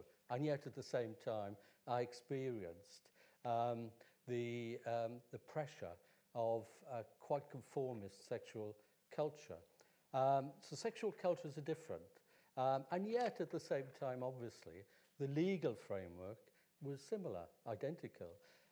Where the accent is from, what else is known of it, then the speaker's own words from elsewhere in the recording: Wales, United Kingdom; I was born in South Wales, in a mining village in South Wales. So my first experience of queer life was as an adolescent in the valleys.